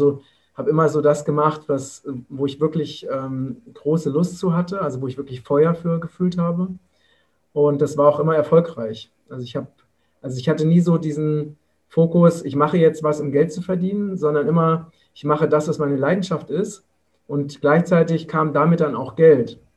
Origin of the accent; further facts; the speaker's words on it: Hesse, Germany; im Vogelsberg, das ist meine Heimat in Hessen